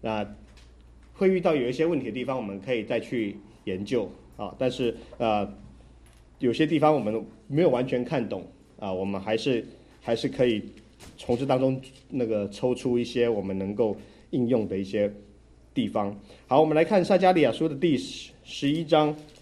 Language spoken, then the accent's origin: Chinese; Taiwan; accent: Taiwanese Mandarin; 因为我讲话有台湾国语